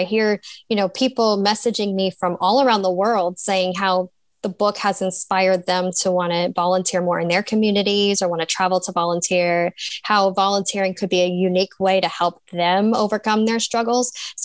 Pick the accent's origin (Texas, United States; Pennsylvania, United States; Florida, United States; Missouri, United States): Pennsylvania, United States; No, I grew up in Pennsylvania, Northeast Pennsylvania. It's about 2 hours west of New York City. Little tiny small town.